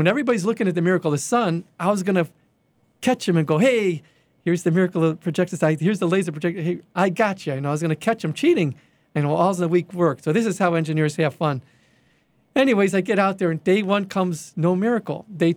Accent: Chicago, Illinois, United States; hey, Mary … I'm here from Chicago.

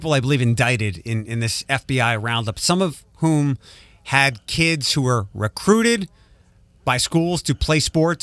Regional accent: Philadelphia, Pennsylvania, United States; I'm originally from Philadelphia.

